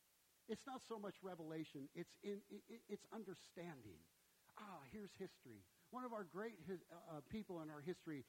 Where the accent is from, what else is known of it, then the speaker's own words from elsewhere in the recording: Midwest, United States; Now, I was originally from the Midwest, so we had very clearly and decisive four seasons.